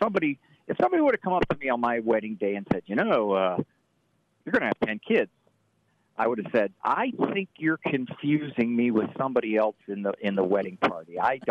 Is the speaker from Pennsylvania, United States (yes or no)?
no; Canton, Ohio, United States; I grew up in Canton, Ohio, which is two things.